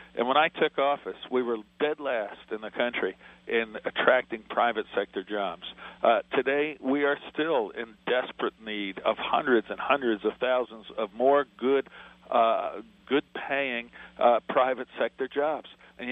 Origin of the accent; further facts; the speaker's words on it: New York, United States; but ultimately I'm a New Yorker. I love this state.